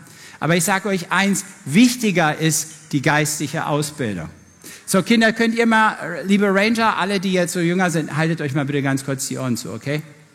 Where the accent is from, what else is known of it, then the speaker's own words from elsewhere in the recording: Singapore; Okay, ich komme aus Singapur.